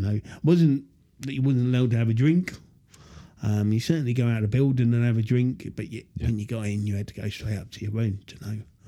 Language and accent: English; Glasgow, Scotland, United Kingdom; I ended up moving back to my hometown and relapsing.